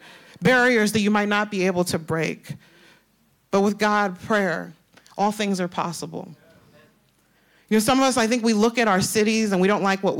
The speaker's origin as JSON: {"language": "English", "region": "New York", "country": "United States", "tie": "born there", "said": "And I'm Nigerian. I was born in New York, but I'm 100% Nigerian."}